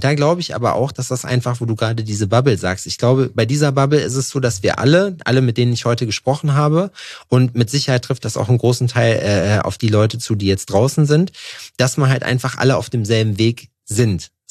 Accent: Thuringia, Germany; Ich komme aus Thüringen, weißt du, wie ich meine?

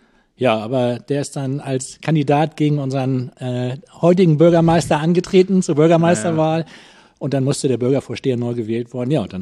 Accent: Hamburg, Germany; born there; Ja, ich bin in Hamburg geboren, bin in Bergedorf geboren und bin auch in Bergedorf getauft worden.

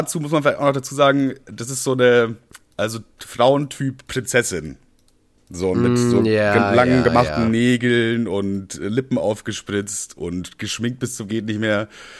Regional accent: Bavaria, Germany; Ich bin ja auf dem Dorf groß geworden, in Bayern.

